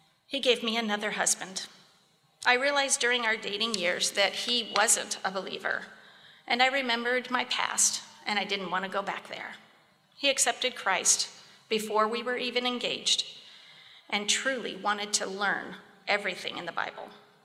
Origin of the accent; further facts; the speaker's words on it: Indiana, United States; I grew up in Indiana in a broken home from about the age of 9.